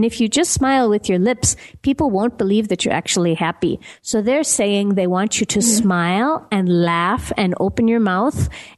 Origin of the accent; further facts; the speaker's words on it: Minneapolis, Minnesota, United States; now in Johannesburg, South Africa; Johannesburg, South Africa, which is where I'm half based. I'm based over here. And then I'm also based in my hometown of Minneapolis, Minnesota.